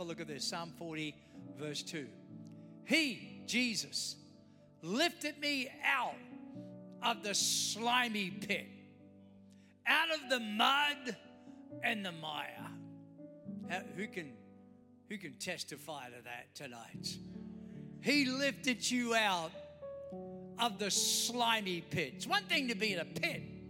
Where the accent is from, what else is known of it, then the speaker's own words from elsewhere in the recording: Australia; accent: Australian; If I were to use my Australian accent, I'd say Isaiah.